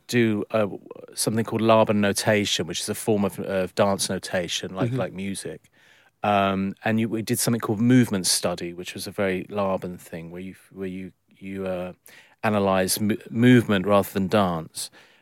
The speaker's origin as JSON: {"language": "English", "region": "London", "country": "United Kingdom", "tie": "born there", "said": "I was lucky to be born in London. I'm a Londoner"}